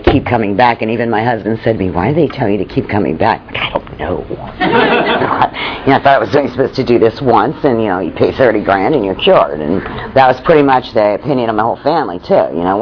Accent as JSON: {"language": "English", "town": "Pittsburgh", "region": "Pennsylvania", "country": "United States", "tie": "born or raised there", "said": "You know, I grew up in Pittsburgh, and you know, what everybody does there is, you know, the guys work in a steel mill, and the girls get married to a guy that works in a steel mill."}